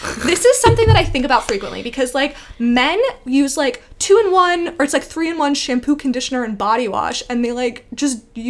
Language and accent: English; Redmond, Washington, United States; But I grew up in Redmond, and across the street was a family